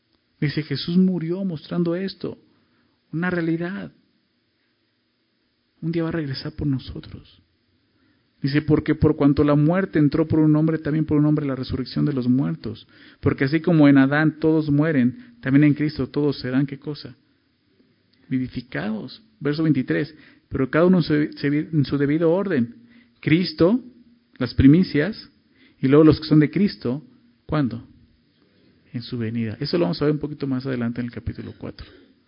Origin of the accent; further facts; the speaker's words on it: Mexico; El último día, como buen mexicano, ¿no? Ya hasta el último, ¿no?